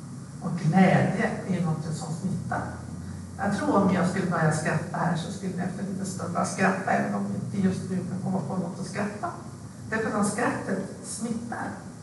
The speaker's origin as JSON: {"language": "Swedish", "region": "Västerbotten County", "country": "Sweden", "tie": "born or raised there", "said": "Stora pingstkonferensen som var i Umeå, som var i Husmolina där jag växte upp."}